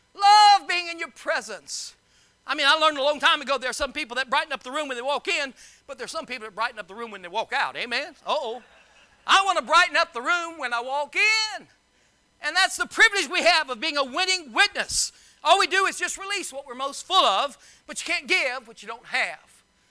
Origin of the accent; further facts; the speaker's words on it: Louisiana, United States; I grew up in Louisiana, and I love my Louisiana crowd